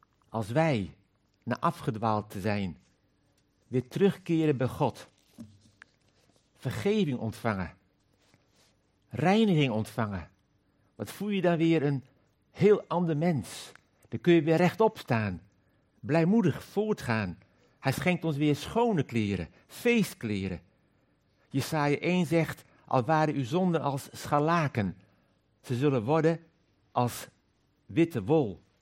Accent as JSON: {"language": "Dutch", "town": "Koudum", "region": "Friesland", "country": "Netherlands", "tie": "born or raised there", "said": "In een klein dorpje, Koudum, in de zuidwesthoek van Friesland, te midden van boerderijen en weilanden. We waren een groot gezin. Ik was de jongste van 10 kinderen."}